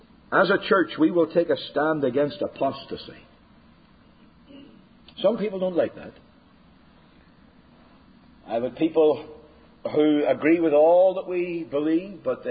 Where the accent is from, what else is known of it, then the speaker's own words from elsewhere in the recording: Northern Ireland, United Kingdom; I think of a man who lived next door to us as I was growing up in Northern Ireland.